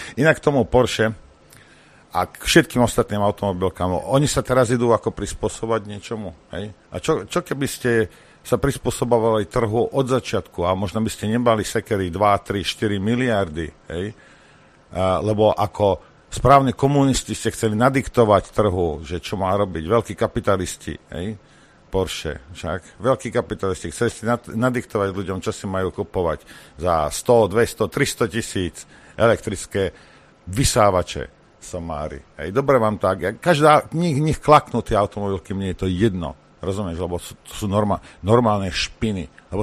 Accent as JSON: {"language": "Slovak", "town": "Rimavská Sobota", "region": "Banská Bystrica Region", "country": "Slovakia", "tie": "born or raised there", "said": "Ja som vyrastal v Rimavskej Sobote, 25% cigáňov."}